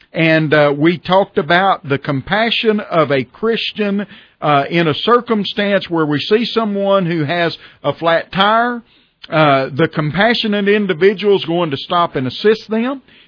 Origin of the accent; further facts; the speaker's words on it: United States; as an American, we live in a country, a republic, that is based upon the Constitution of the United States of America.